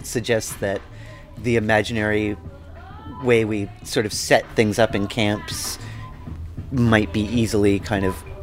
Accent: Canada; also born or lived in Quebec; as a Canadian and as someone who used to live in Quebec

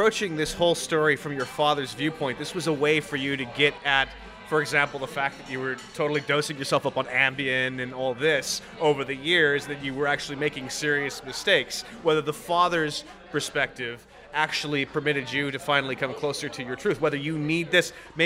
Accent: California, United States; I'm from California, so I recognize that exact elliptical end.

